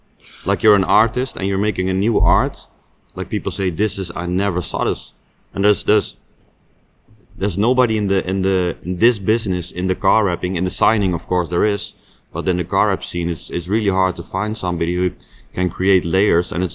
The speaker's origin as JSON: {"language": "English", "country": "Netherlands", "tie": "born or raised there", "said": "Yes, always from my hometown."}